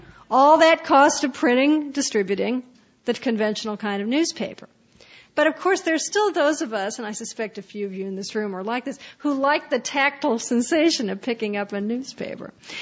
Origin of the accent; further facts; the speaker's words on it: Indianapolis, Indiana, United States; and the paper in the town I grew up in Indianapolis, Indiana